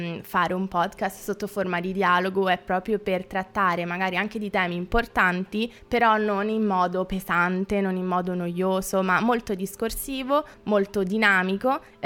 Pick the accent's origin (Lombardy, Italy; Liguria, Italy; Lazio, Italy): Lazio, Italy; Rome; born there; now in Rovereto, Italy; Io ho 21 anni, sono nata a Roma e adesso mi trovo a Rovereto a studiare per finire la triennale di, psicologia